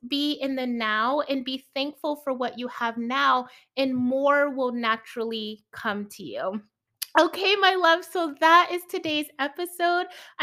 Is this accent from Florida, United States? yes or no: no; North Carolina, United States; born there; I was born in North Carolina, so that is my home.